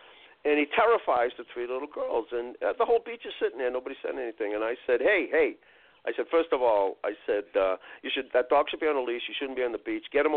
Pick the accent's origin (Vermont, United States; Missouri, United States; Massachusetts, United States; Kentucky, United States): Massachusetts, United States; Roxbury; I grew up 2 miles from here. I grew up in Roxbury.